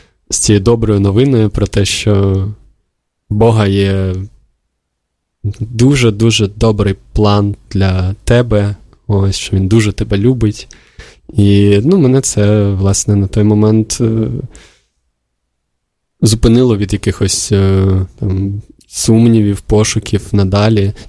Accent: Kyiv, Ukraine; хоча я киянин, я все життя прожив на Оболоні

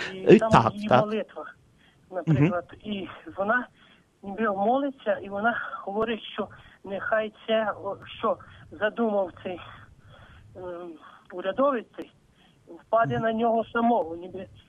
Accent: Khmelnytskyi Oblast, Ukraine; Я з Хмельницької області

